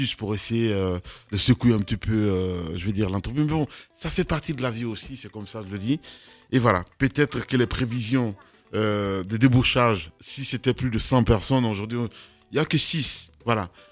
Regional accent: Guinea; c'est ce qui se passe en ce moment chez nous en Guinée

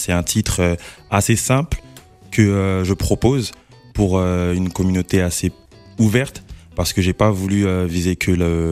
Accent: Versailles, Île-de-France, France; born there; Moi, je suis né à Versailles, dans le 78.

